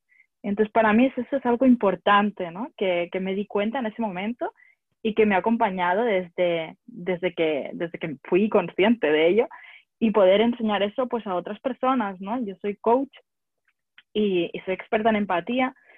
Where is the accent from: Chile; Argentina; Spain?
Spain; Barcelona, Catalonia; also born or lived in France / London / United States; soy de Barcelona y he dado muchas vueltas por el mundo, he viajado mucho. He vivido en Francia, en Londres, en Estados Unidos.